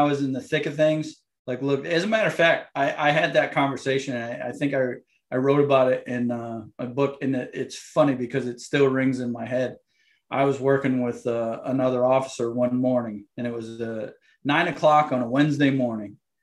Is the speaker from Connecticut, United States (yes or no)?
yes; Windsor, Connecticut, United States; also born or lived in Hartford; I am from Windsor, Connecticut. So I was born in Hartford, and I grew up in the town of Windsor, which was the first town established in Connecticut in 1633.